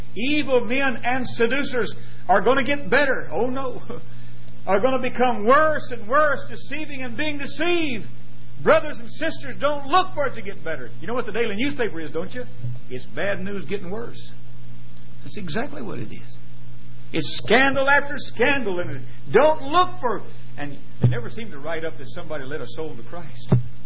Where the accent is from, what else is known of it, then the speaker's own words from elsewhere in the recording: Fort Worth, Texas, United States; When I was a kid growing up in Fort Worth, Texas, they started the school, the public school classes, with the reading of the Word of God in prayer.